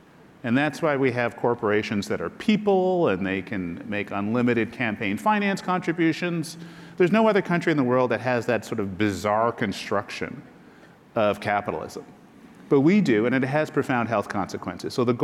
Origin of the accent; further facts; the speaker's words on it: Canada; I mean, I grew up in Canada.